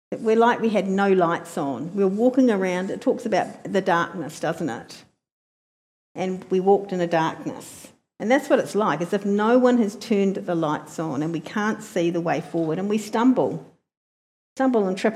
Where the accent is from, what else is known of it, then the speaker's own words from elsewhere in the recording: New Zealand; I'm a Kiwi, can be quite independent.